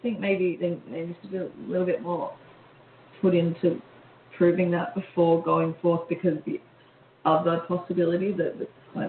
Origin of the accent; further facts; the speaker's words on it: Australia; They saw it as akin, and we have similar people in Australia. So while I'm not American, I do come here frequently.